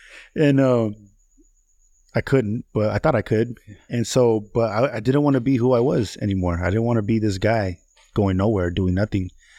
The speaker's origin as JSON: {"language": "English", "town": "El Sereno", "region": "California", "country": "United States", "tie": "born or raised there", "said": "so I grew up in El Sereno, and I had a group of friends."}